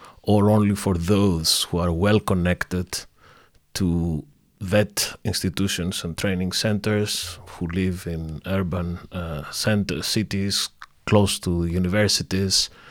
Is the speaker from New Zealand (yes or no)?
no; Thessaloniki, Central Macedonia, Greece; English is a second language; It's an agency that is located to my hometown, Thessaloniki.